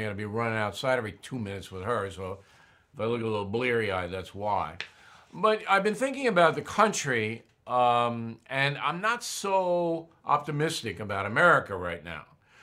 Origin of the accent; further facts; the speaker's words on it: United States; And I'm saying that as an American, not as a Republican, because I'm not a Republican, I'm an independent